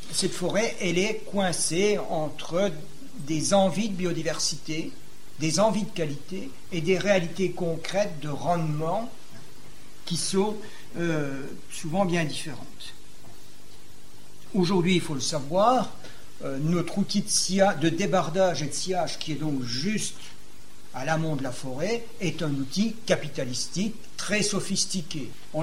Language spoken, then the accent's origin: French; Grand Est, France; chez nous en Lorraine